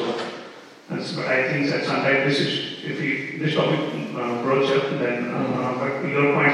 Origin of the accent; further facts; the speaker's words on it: Varanasi, Uttar Pradesh, India; English is a second language; I come from Varanasi, Prabhu, so land of Siva